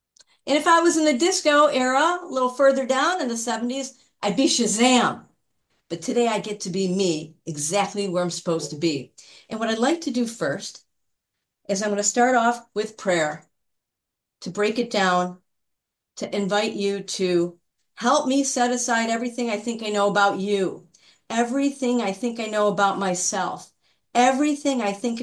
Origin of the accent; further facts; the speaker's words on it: Chicago, Illinois, United States; I am a compulsive overeater, and I am from the Chicagoland area.